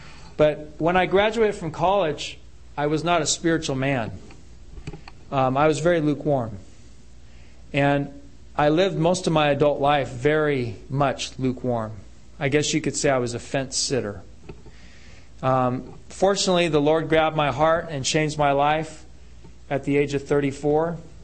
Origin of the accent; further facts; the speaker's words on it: Seattle, Washington, United States; born there; Well, I was born in Seattle, Washington, to an unwed mother. She had an affair with a Turkish sailor who was in Seattle for 6 months.